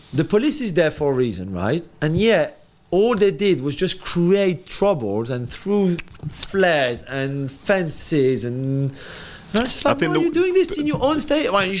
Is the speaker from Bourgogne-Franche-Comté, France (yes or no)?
no; Paris, Île-de-France, France; now in London, United Kingdom; So I said, London. But I'm from Paris.